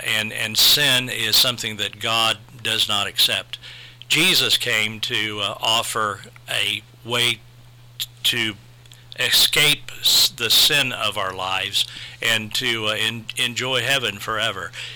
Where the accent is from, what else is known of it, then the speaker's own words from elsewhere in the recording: Marion, Ohio, United States; now in Marion, United States; Well, I grew up here in Marion, Ohio, and lived here until 1972, graduated from Harding High School, and then went to Arlington Baptist College in Arlington, Texas